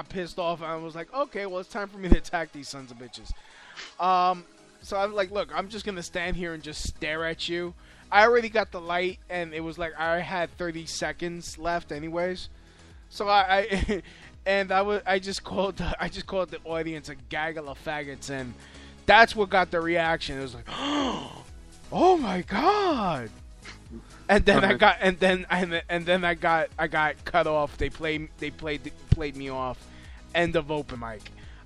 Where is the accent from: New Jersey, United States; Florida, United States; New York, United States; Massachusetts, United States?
New York, United States; Williamsburg; because I'm from Williamsburg.